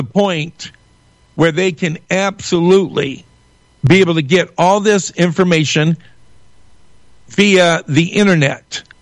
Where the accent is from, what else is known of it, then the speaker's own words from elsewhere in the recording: Michigan, United States; born there; I was born in Oakland County. I contacted the Oakland County clerk.